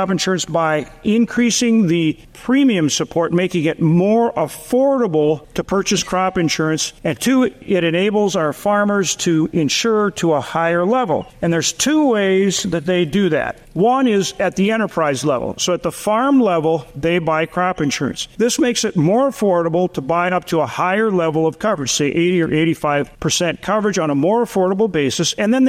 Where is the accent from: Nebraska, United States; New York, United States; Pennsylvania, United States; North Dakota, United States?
North Dakota, United States; And for states that have big counties like my home state of North Dakota